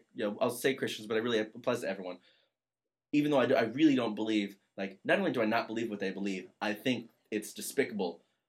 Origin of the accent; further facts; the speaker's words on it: Riverside, California, United States; Riverside, about halfway between Los Angeles and San Diego.